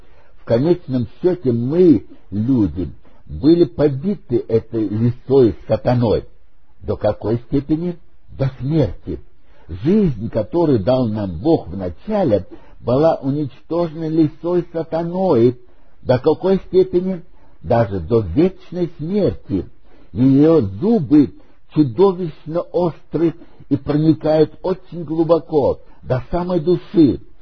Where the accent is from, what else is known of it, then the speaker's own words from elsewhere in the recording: Volga region, Russia; first language German; Russian is a second language; свои 75 лет. Я родился на Волге и два класса кончил на немецком языке и ни слова по-русски не знал